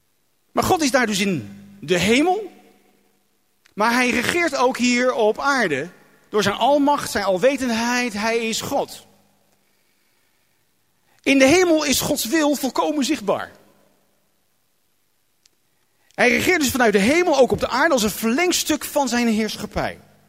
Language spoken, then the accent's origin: Dutch; Netherlands; En wij als Hollanders hebben het koninkrijk der Nederlanden uitgebreid met allerlei koloniën.